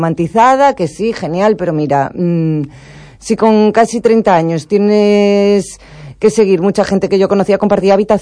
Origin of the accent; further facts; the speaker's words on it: Allariz, Galicia, Spain; Sí, yo soy orensana de Allariz.